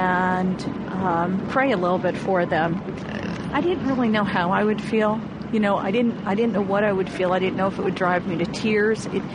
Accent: New York, United States; now in San Juan Capistrano, United States; we're from San Juan Capistrano, California. We're originally from New York, and we moved there a year ago.

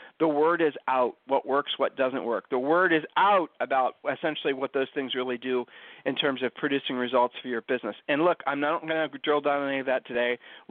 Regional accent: Ohio, United States; because we're from Ohio and that's basically ingrained in us that we're supposed to always be humble.

